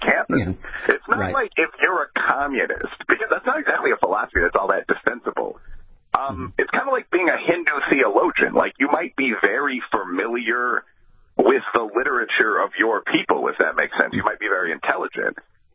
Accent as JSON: {"language": "English", "town": "Chicago", "region": "Illinois", "country": "United States", "said": "I'm from Chicago, lived on the South Side originally"}